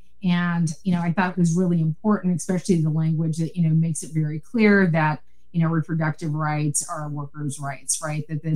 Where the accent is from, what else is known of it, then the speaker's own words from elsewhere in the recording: Gladstone, United States; Liz is from Gladstone. I'm from Gladstone.